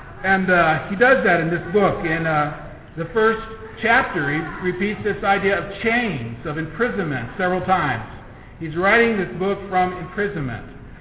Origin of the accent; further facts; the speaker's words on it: Ashland, Ohio, United States; I'm from Ashland County. I was born in Ashland Samaritan Hospital. And when I grew up, I went to Hillsdale High School.